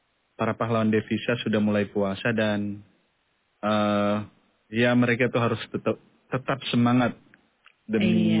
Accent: Manado, North Sulawesi, Indonesia; Saya orang Manado.

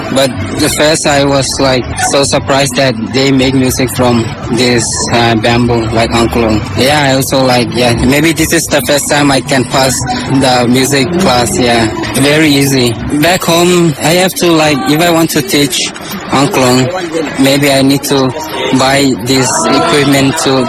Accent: Nauru; I'm from Nauru.

